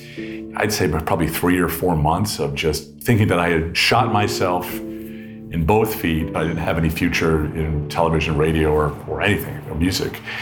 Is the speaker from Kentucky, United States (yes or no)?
no; New York, United States; so it was a crazy life growing up on Long Island. My dad worked in New York City